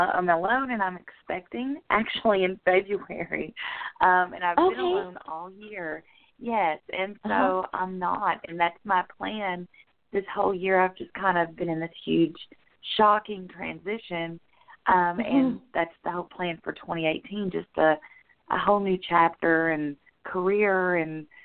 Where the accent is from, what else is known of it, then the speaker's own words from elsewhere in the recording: Kentucky, United States; I'm from Kentucky.